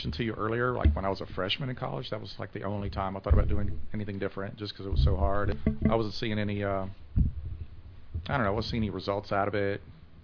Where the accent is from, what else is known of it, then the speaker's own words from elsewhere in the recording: Port Arthur, Texas, United States; So finished up there and came on back to Texas. I grew up in Port Arthur.